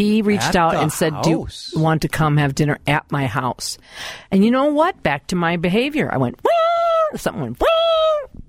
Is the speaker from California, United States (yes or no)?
no; Minneapolis, Minnesota, United States; I was born and raised in Minneapolis. I went to Marshall U High School. I went to the University of Minnesota.